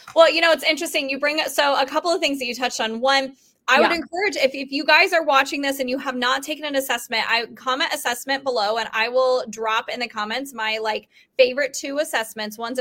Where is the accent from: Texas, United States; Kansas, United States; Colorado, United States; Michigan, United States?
Colorado, United States; I'm from Colorado, so I'm like very familiar with the snowstorms.